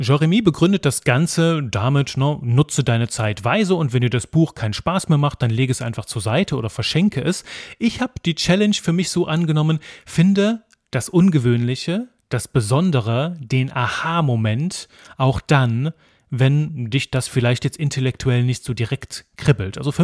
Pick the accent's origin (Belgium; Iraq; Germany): Belgium; Brussels, Brussels-Capital Region; Brüssel, meine Heimat, Belgien.